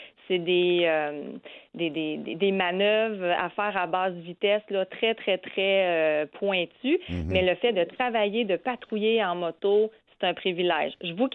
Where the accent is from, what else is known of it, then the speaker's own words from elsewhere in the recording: Quebec, Canada; now in Gatineau, Canada; Non, moi, je suis native de la Mauricie.